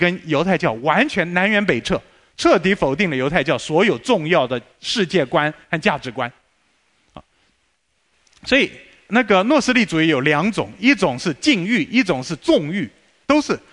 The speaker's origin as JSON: {"language": "Chinese", "country": "China", "said": "我是中国人，那个黄皮肤黑眼睛，我爸爸是中国人，我祖父是中国人，"}